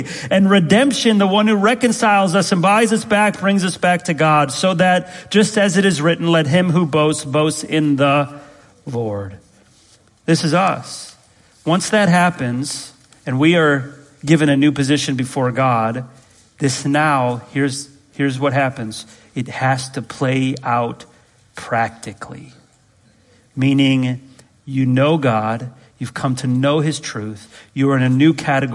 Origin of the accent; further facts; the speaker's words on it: Chicago, Illinois, United States; born there; Those were my years. I was born in 85 in Chicago.